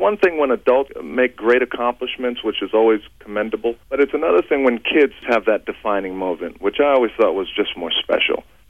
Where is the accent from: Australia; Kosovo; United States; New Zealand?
United States; Hayward, California; I was born in the Bay Area.